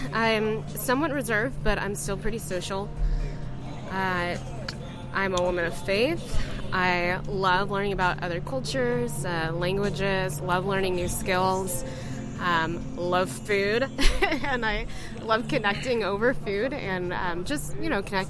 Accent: Oklahoma, United States; I'm from Oklahoma, so that is definitely a big language that's used there.

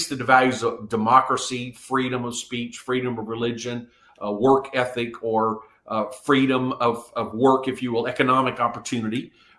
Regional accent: South Korea; I was raised in Korea, and at that time, Korea was a very poor country.

